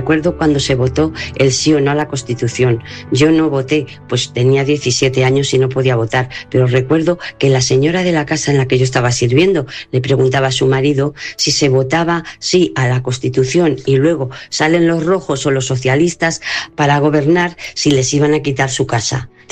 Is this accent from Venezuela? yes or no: no; Castilla-La Mancha, Spain; now in Madrid, Spain; una manchega en Madrid.